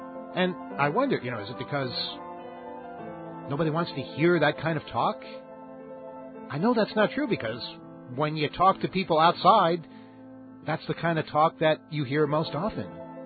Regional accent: New York, United States; there is a station that I grew up with out on Eastern Long Island

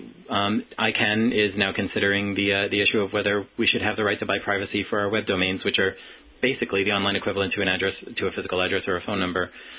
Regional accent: New York, United States; Well, I'm from Long Island originally, and, you know, I can confirm that there's usually no news there

